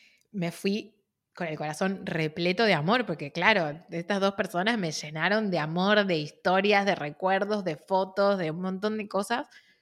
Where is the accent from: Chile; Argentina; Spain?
Argentina; de Argentina, yo soy la bisnieta de...